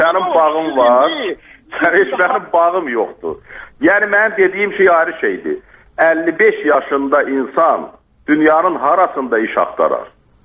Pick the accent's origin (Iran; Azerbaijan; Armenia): Azerbaijan; Qazax, Qazax District; qardaş, mən də Qazaqlıyam.